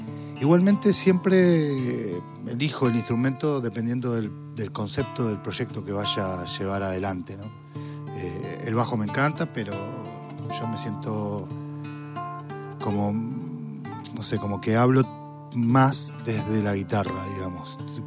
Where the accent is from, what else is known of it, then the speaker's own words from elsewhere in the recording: Villa Regina, Río Negro, Argentina; Empecé a ir a ensayos de bandas que tenía ahí en el pueblo. Yo soy de Villa Regina.